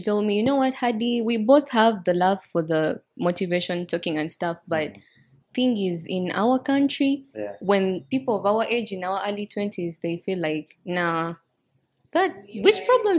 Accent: Uganda; Okay, but I usually identify myself as a Ugandan and an Indian.

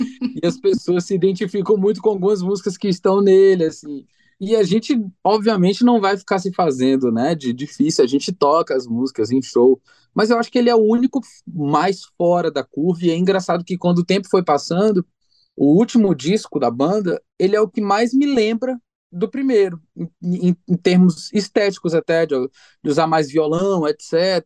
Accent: Salvador, Bahia, Brazil; accent: Baiano; now in São Paulo, Brazil; moro em São Paulo há 11 anos, então, quando eu chego em Salvador, as pessoas dizem até que eu perdi o sotaque de baiano. Mas quando eu chego aqui, os paulistas dizem que o meu sotaque parece pernambucano

